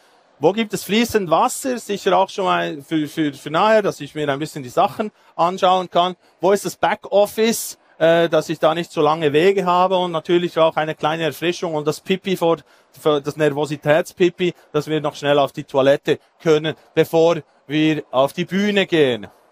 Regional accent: Thun, Bern, Switzerland; Ich komme aus Thun. Thun ist für die, die es nicht wissen, etwa so, ich würde jetzt mal sagen, in diese Richtung. Es hat da Berge und Seen.

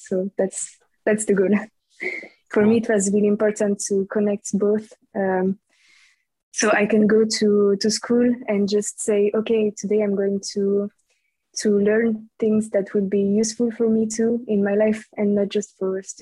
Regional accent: Romandy, Switzerland; English is a second language; I'm from Switzerland, from the French part, and I'm 19 years old.

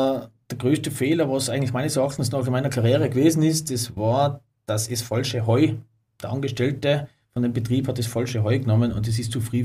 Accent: Tyrol, Austria; bei uns in Tirol

